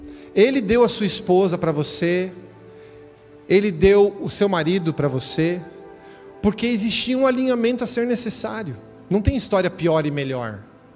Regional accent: Santo André, São Paulo, Brazil; era em Santo André, que é a cidade de onde eu vim

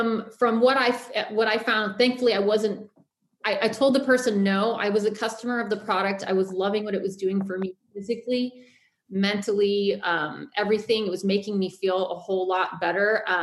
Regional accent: Pennsylvania, United States; now in California, United States; I grew up in Pennsylvania. I moved around different states over time. I always loved to travel. Ended up on the Golden Coast of California

